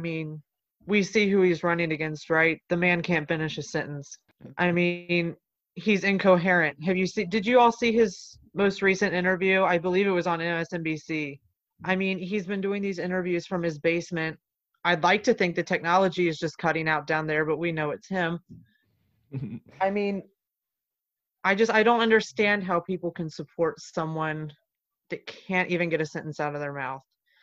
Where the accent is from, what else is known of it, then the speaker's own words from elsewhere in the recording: Kentucky, United States; I'm 17. I'm from Northern Kentucky